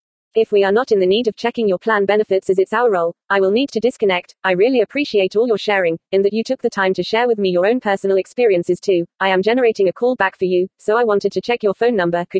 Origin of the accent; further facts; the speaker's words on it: San Bernardino, California, United States; also born or lived in Oakland; started in 2005 in Oakland and present here in 2020 in my hometown of San Bernardino CA